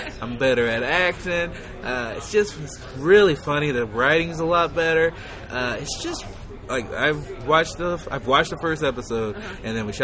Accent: Chicago, Illinois, United States; I'm originally from Chicago.

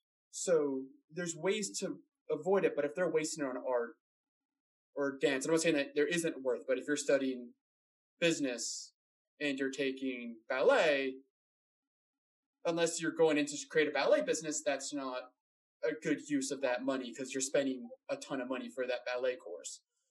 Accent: Massachusetts, United States; My home state of Massachusetts likes to pat itself on the back having the lowest

